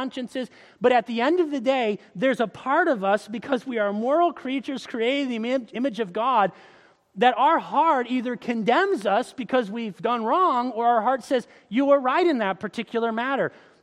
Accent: Florida, United States; I grew up in Florida. Sandy places are nice places to live.

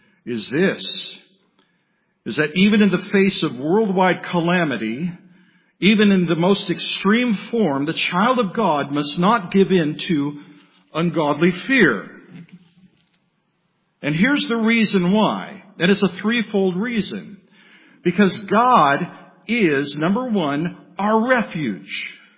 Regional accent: California, United States; also born or lived in Okinawa; I grew up in Southern California, earthquake country. lived in Okinawa.

